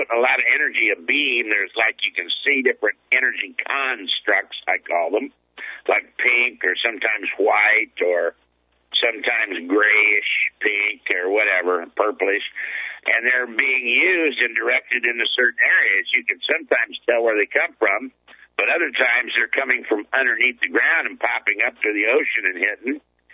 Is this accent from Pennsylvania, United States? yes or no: no; Illinois, United States; I mean, I grew up in Illinois where the Secretary of State, Paul Powell, used to live in the St. Nick Hotel in Springfield, Illinois.